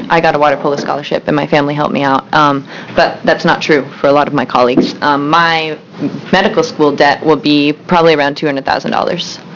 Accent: Portland, Oregon, United States; also born or lived in Stanford / Hood River; So I'm from Portland. I grew up in Portland. I went to undergrad at Stanford University, played water polo there. Came back to, oh, I worked in Hood River for a while

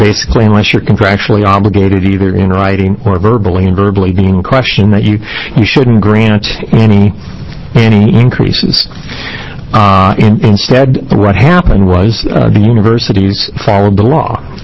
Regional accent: Bend, Oregon, United States; I'm an attorney from Bend, Oregon

